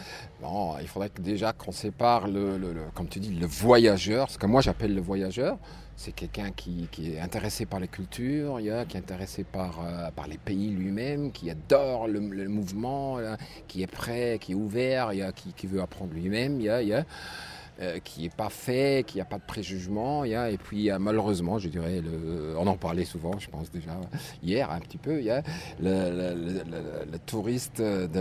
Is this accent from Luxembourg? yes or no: yes; Luxembourg; born there; Je suis né en Luxembourg, mais je ne me vois pas luxembourgeois non plus. Je me vois vraiment comme citizen du monde, comme on dit. Je voyage depuis presque 20 ans maintenant, non-stop, dans tous les continents du monde.